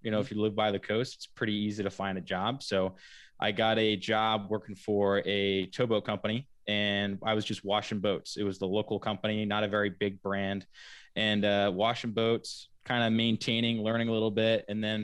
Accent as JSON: {"language": "English", "town": "Wickford", "region": "Rhode Island", "country": "United States", "tie": "born or raised there", "also_born_or_lived": "Laguna Beach / St. Augustine", "said": "Growing up, you know, I've been fortunate to grow up on Wickford Harbor, and you know, moved around. I was born in Laguna Beach, California"}